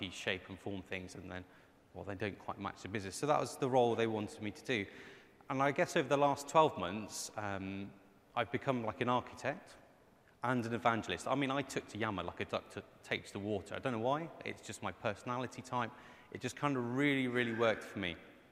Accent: United Kingdom; So I am a Brit, so let's give you a little bit of story about me.

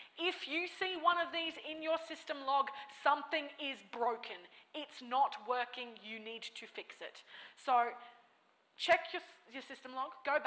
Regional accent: Australia; I'm going to use some examples because I'm Australian.

